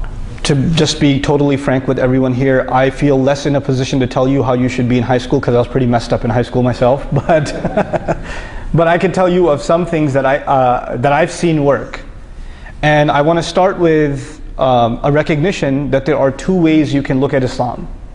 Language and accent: English; New York, United States; And my brother-in-law and I, we're from New York. We don't really see that kind of activity.